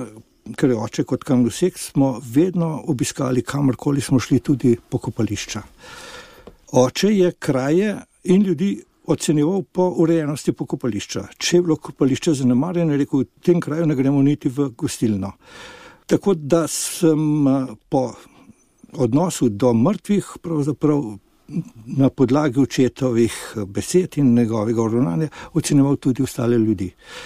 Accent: Ljubljana, Central Slovenia, Slovenia; Ja, rojen sem bil res v Ljubljani, koncem druge svetovne vojne.

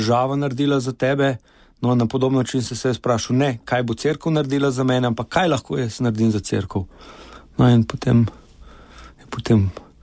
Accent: Ljubljana, Central Slovenia, Slovenia; Prihajam iz normalne meščansko-kmečke družine, če lahko temu tako rečem, se pravi Ljubljančani s še vedno močnimi koreninami nekje zunaj na vasi. Zaradi tega smo preživljali dneve tako v mestu, v Ljubljani, kot recimo vikende na vasi, kjer smo hodili k babicam

